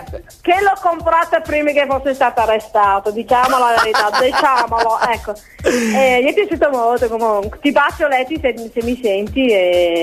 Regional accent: England, United Kingdom; Italian is a second language; now in Italy; Con questo accento, allora, no, arrivo dall'Inghilterra, sono pienamente inglese.

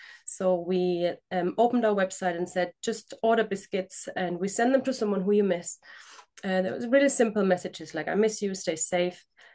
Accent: Germany; English is a second language; moved away as an adult; now in United Kingdom; For anyone who's trying to figure out my accent, I'm German. and I guess that's where it started. I came to the UK about 12 years ago now

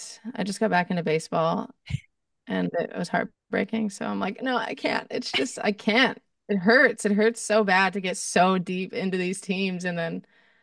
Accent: Vancouver, British Columbia, Canada; I'm from Vancouver

